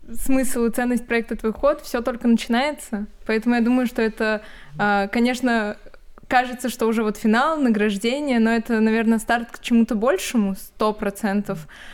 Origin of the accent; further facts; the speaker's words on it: Kovrov, Vladimir Oblast, Russia; Я родом из города Коврово